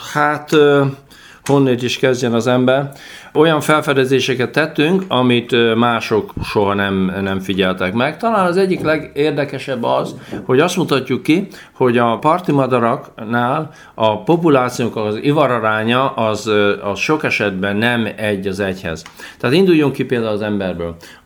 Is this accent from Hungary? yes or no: yes; Kazincbarcika, Borsod-Abaúj-Zemplén, Hungary; also born or lived in Miskolc; Kazincbarcikán nőttem fel, Miskolcon születtem, Kazincbarcikán nőttem fel